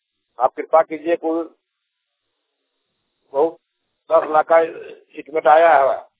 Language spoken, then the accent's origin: Hindi; Pindrabad, Jharkhand, India; मेरा गांव है पिंडराबाद, जमुआ प्रखंड, जिला गिरिडीह, झारखंड, कुछ बलगो। … पिंडराबाद।